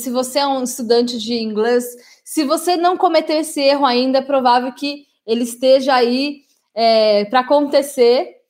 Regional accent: Brazil; born there; Eu nasci no Brasil, aprendi português e depois eu fui aprender inglês.

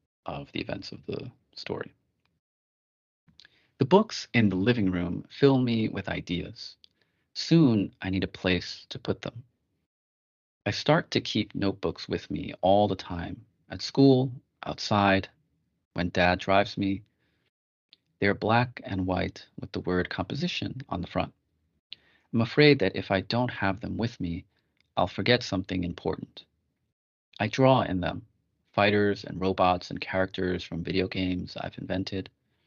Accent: Bronx, New York, United States; And so, like, growing up in the Bronx, you felt like you were like an outcast. Just for being born.

